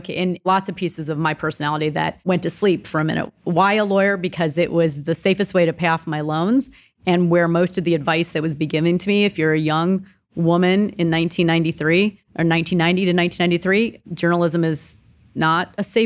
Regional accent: Akron, Ohio, United States; I have not always lived in Columbus. I grew up in Akron, Ohio, and went to IU, Indiana University, for undergrad.

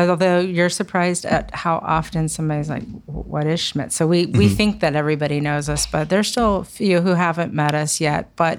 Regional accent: Sidney, Ohio, United States; now in Columbus, United States; I have not. I grew up in Sidney, Ohio, which is on I-75 right between Dayton and Lima. I landed in Columbus as an Ohio State student.

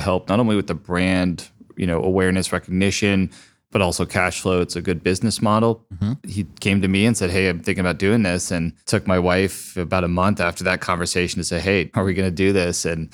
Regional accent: Dublin, Ohio, United States; also born or lived in Cleveland; I was born in Cleveland, grew up just outside of Columbus here in Dublin.

